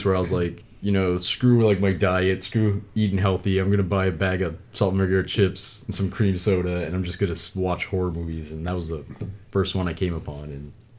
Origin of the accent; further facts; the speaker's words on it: Ireland; I mean, I'm Irish, it's not being biased